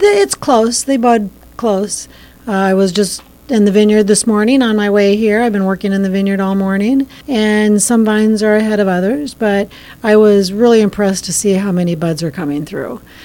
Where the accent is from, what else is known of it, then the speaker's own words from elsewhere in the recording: Minneapolis, Minnesota, United States; My family, I grew up in Minneapolis, but my father gravitated to Hastings when he was looking for farmland.